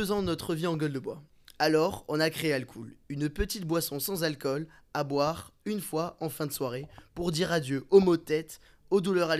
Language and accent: French; Perpignan, Occitanie, France; donc je viens du sud de la France, de Perpignan, je suis catalan.